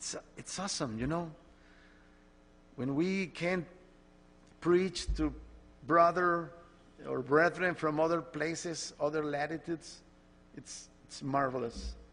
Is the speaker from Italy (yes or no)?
no; Mexico; I'm here from Mexico.